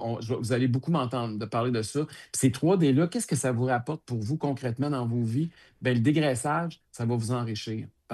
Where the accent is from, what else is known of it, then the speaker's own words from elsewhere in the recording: Quebec, Canada; Pour moi, je suis un Québécois d'abord, je suis un francophone.